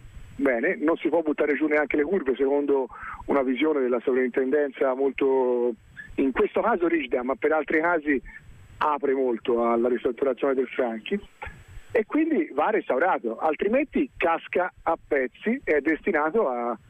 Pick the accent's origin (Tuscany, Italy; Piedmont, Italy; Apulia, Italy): Tuscany, Italy; Florence; io sono nato e cresciuto a Coverciano, accanto al Campo di Marte